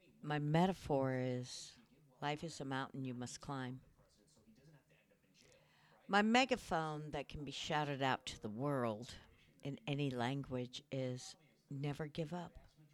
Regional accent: Midwest, United States; I was raised in the Midwest, an only child. Given many opportunities others in my area didn't have, the land was flat, easy paths to hike and play.

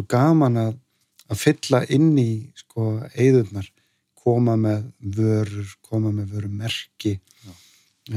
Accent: Reykjavík, Capital Region, Iceland; Já, ég uppalinn í Fossvoginum

